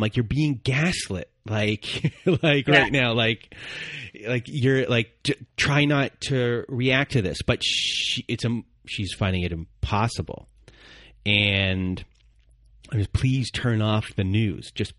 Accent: Canada; we're Canadian. My mom's been down in Florida in some of the winters.

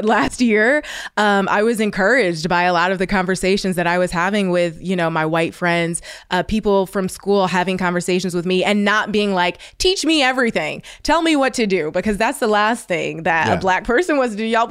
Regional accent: Ohio, United States; Like, I'm from Ohio, and I went to an all-white school.

